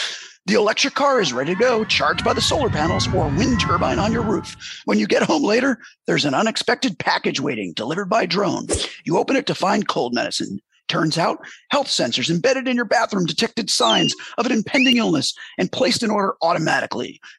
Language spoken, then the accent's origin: English; New Jersey, United States; And like, you know me, I'm from Jersey. I talk a lot.